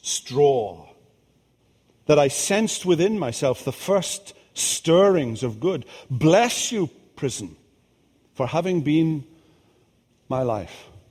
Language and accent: English; Wales, United Kingdom; now in United States; Now, when I first came to the United States, I'm Welsh